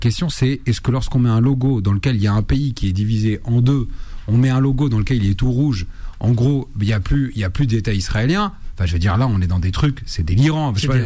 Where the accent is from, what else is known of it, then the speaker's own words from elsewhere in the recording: France; on est français, point.